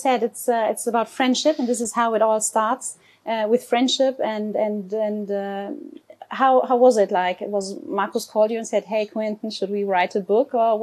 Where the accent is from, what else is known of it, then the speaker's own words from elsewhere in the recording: Germany; Also wie man unschwer erkennen kann an der Aussprache, komme ich ja aus Deutschland